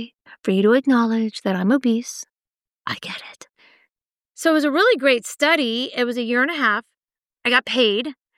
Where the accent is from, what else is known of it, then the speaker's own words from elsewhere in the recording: Virginia, United States; now in California, United States; I grew up in Virginia and I didn't learn to ski until I moved to California.